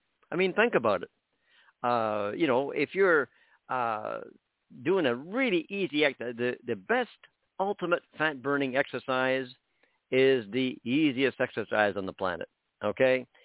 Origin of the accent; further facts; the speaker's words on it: Canada; Listen, I live in Canada. I'm Canadian living in Canada.